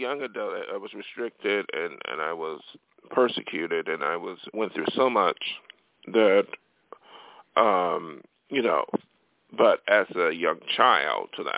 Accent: Buffalo, New York, United States; now in Los Angeles, United States; I did not plan out to be an artist and come to L.A. from my hometown, upstate New York, Buffalo, because that was not in the cards, you know.

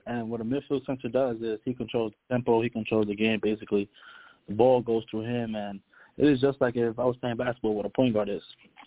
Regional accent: New York City, New York, United States; born there; Yes, I was born in New York.

